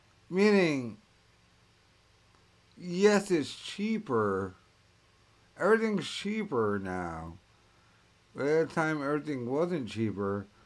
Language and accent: English; Lincoln, Rhode Island, United States; I'm 37. I am this old. Before... the chain Blockbusters were local video stores. I grew up in Manville, Lincoln.